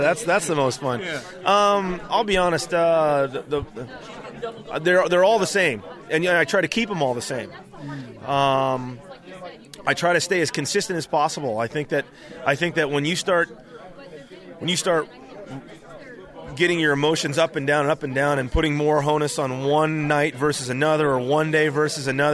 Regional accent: Northern California, California, United States; I grew up here in Northern California playing NCJGA stuff

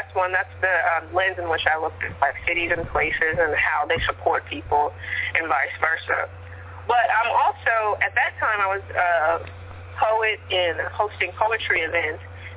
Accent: Queens, New York, United States; I grew up in Jamaica, Queens, if you know.

